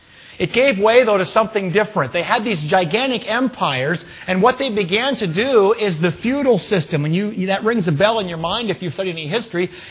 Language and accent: English; Austin, Minnesota, United States; did you hear what happened in Austin, Minnesota this week, my hometown?